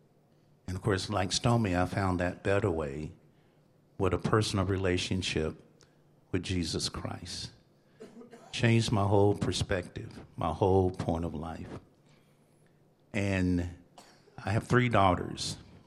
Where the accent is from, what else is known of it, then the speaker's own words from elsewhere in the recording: Lubbock, Texas, United States; We're both pastors, and I grew up here in Lubbock, raised here in Lubbock.